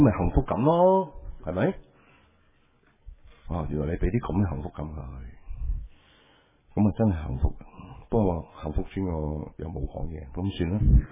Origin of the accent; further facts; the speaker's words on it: Hong Kong; 我都是屋村長大的，土生土長在香港